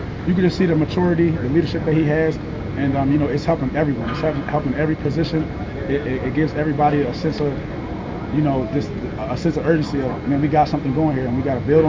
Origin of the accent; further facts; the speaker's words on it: United States; because, you know, me being American and, you know, not really knowing all my history and things like